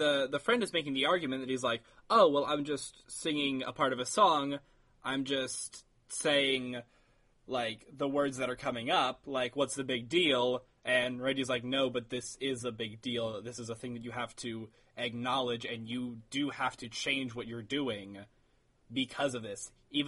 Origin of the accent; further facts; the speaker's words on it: Tennessee, United States; I was raised in, I was raised in Tennessee